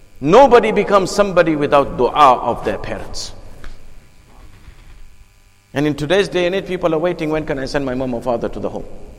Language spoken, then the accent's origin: English; Bronx, New York, United States; And I come from the Bronx, by the way. We say it as it is.